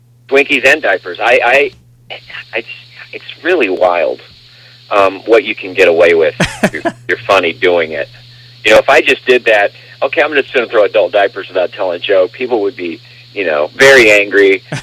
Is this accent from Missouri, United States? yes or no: yes; Missouri, United States; I'm a Midwestern boy. I grew up in the St. Louis area.